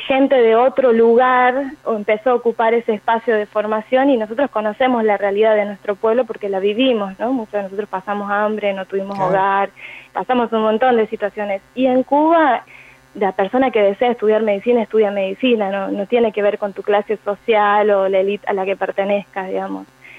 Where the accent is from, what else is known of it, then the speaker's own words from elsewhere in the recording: Embarcación, Salta, Argentina; moved away; yo para poder estudiar medicina tenía que salirme de allá de Embarcación, de donde soy yo